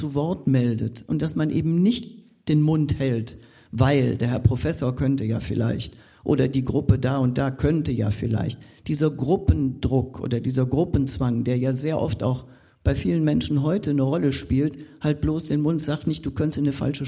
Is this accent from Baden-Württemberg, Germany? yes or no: no; Cologne, North Rhine-Westphalia, Germany; also born or lived in Bavarian Forest; Ich bin im Bayerischen Wald teilweise aufgewachsen, aber im Wesentlichen in Köln, weil mein Vater war eben in Köln beim Sinfonieorchester des WDR